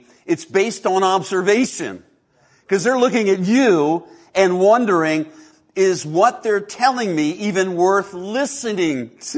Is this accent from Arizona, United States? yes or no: no; Delaware, United States; when we lived on the East Coast, I grew up in Delaware.